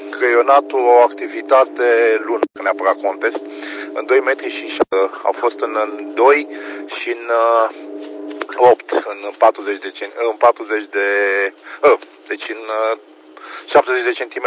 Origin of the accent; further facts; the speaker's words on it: Brașov, Brașov County, Romania; De aici sunt din Brașov